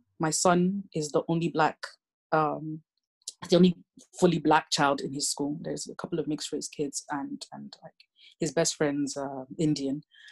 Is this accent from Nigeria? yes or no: yes; Nigeria; Being Nigerian, growing up in Nigeria, we didn't have to worry about skin color.